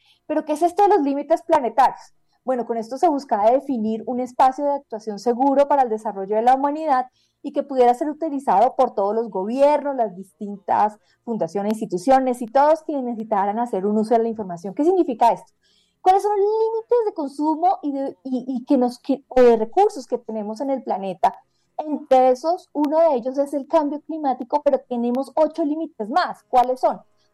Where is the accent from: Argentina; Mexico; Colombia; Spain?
Colombia; Cali, Valle del Cauca; de mi tierra, en Cali, Colombia